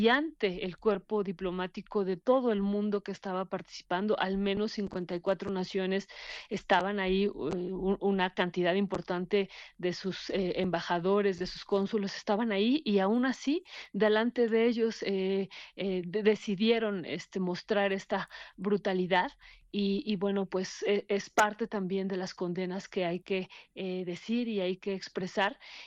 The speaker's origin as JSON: {"language": "Spanish", "country": "Mexico", "said": "nosotros como mexicanos estamos también con este mismo planteamiento"}